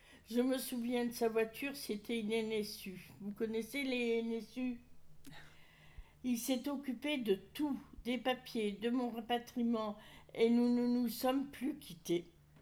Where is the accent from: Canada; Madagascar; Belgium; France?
France; Auvergne-Rhône-Alpes; Moi, je suis savoyarde.